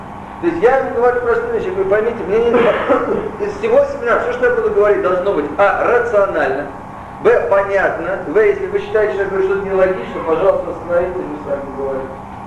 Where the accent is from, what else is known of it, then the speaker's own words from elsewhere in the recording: Moscow, Russia; born there; moved away; also born or lived in Canada; я родился в Москве, уехал 26 лет назад из Москвы, 17 лет я жил в Канаде